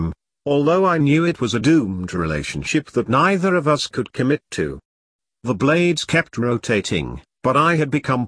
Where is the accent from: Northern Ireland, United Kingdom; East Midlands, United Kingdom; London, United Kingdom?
East Midlands, United Kingdom; Derby; born there; I was born in Derby 36 years ago.